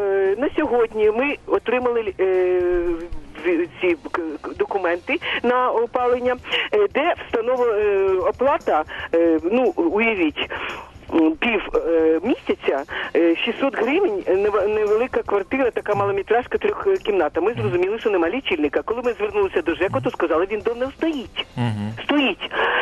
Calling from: Kyiv, Ukraine; Місто Київ.

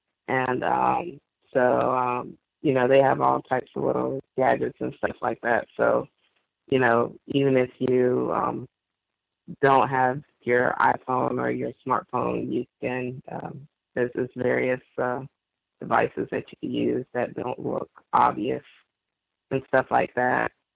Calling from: New Orleans, Louisiana, United States; Yes, I'm the caller from New Orleans, Louisiana.

